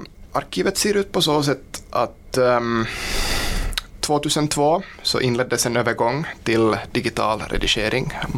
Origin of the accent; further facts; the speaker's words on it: Korsholm, Ostrobothnia, Finland; now in Sundom, Finland; när jag flyttade till Sundom 2018, jag är hemma från Korsholms Mäsby.